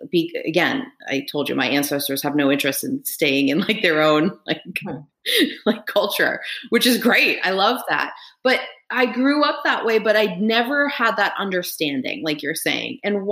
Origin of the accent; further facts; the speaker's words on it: United Kingdom; I am very British and I appear very British.